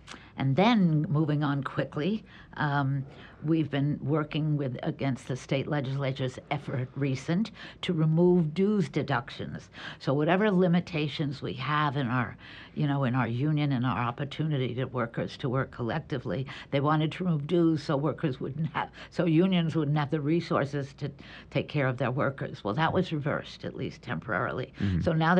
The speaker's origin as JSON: {"language": "English", "region": "New York", "country": "United States", "said": "I come from New York."}